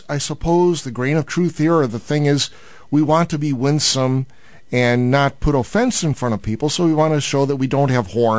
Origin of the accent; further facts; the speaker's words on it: Chicago, Illinois, United States; growing up in Chicago as a Cubs fan taught me the theology of the cross.